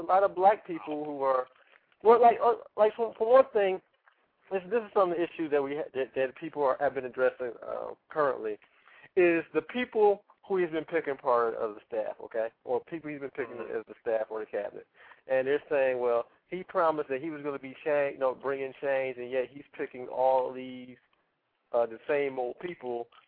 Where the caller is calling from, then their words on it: Cleveland, Ohio, United States; I'm calling from Cleveland, Ohio.